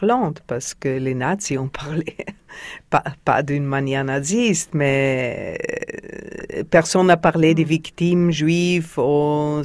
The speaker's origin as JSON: {"language": "French", "region": "Vienna", "country": "Austria", "tie": "born or raised there"}